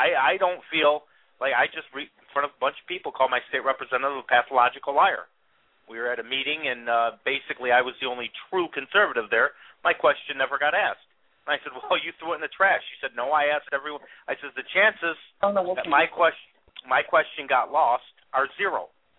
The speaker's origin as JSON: {"language": "English", "town": "Grand Rapids", "region": "Michigan", "country": "United States", "said": "Grand Rapids, Michigan."}